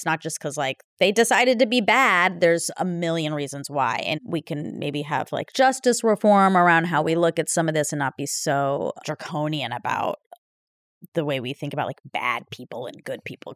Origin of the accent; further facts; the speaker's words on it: Georgia, United States; I grew up in Georgia and I love my friends and their families so much